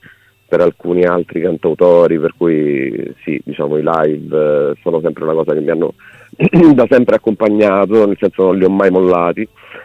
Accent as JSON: {"language": "Italian", "town": "Barcellona Pozzo di Gotto", "region": "Sicily", "country": "Italy", "said": "io sono di Barcellona Pozzo di Gotto, okay, che è paese in provincia di Messina."}